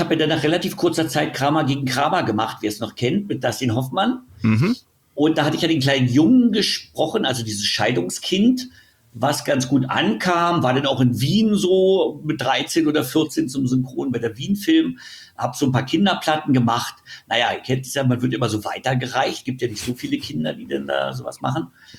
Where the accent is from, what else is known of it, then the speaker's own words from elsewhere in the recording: Berlin, Germany; Ich bin ja aus West-Berlin.